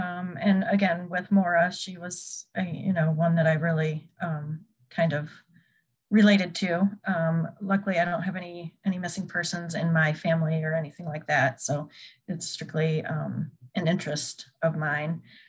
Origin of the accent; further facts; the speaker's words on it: Michigan, United States; moved away as an adult; now in Illinois, United States; I'm originally from Michigan, and I got my bachelor's degree from Michigan State several years ago. And then I moved down to central Illinois